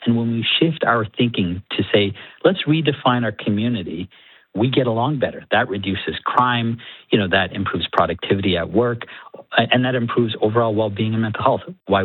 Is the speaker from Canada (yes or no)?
yes; Winnipeg, Manitoba, Canada; And yet at the same time, I share all the things in common with my fellow Canadian, Manitoban, and Winnipeg citizens.